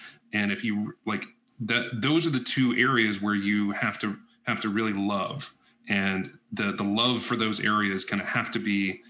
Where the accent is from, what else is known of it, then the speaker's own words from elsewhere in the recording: Indiana, United States; You know, like, I'm from Indiana, man.